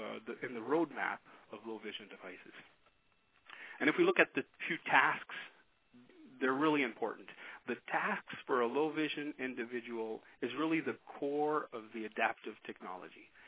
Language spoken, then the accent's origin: English; Quebec, Canada; English is a second language; you probably noticed I have an accent. I am from Canada. I live near Montreal, and I just wanted to share with you that here in Quebec